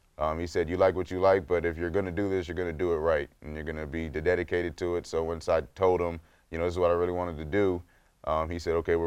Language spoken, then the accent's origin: English; Silver Spring, Maryland, United States; now in Washington, United States; It's really nice, about 5 minutes outside of D.C. I live there practically my whole life. I actually live in D.C. now, in Northeast D.C.